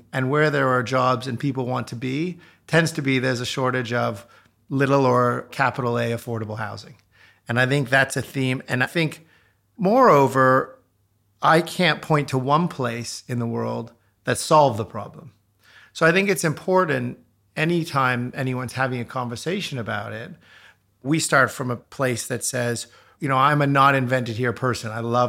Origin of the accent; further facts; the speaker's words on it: Toronto, Ontario, Canada; I'm Canadian by background. I grew up in Toronto.